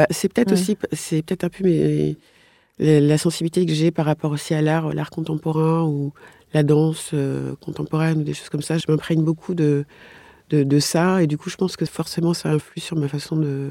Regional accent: Douala, Littoral, Cameroon; now in France; J'ai quand même vécu en France, mais maintenant, enfin, j'ai de la famille, je suis originaire du Cameroun, j'ai encore de la famille là-bas.

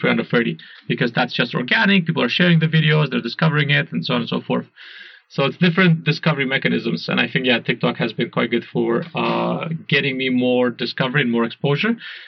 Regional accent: Romania; English is a second language; And that makes sense, right? Because I'm from Romania.

